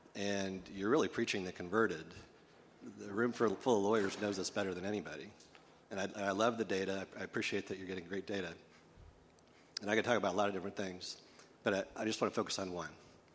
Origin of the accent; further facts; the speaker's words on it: Illinois, United States; from Illinois and have served for many years on the board of the largest legal aid organization in the state of Illinois.